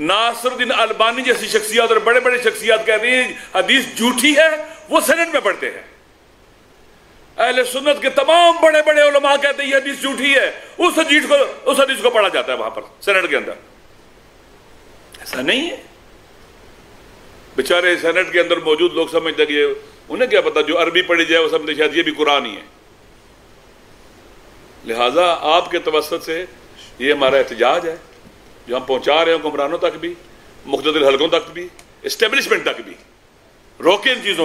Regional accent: Pakistan; ہم پاکستان کے وہ بیٹے ہیں, میرے خاندان کے لوگ, انہوں نے پاکستان کے لیے قربانیاں دی ہیں

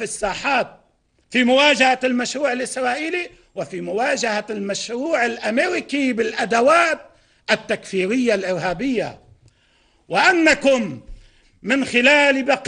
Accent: Lebanon

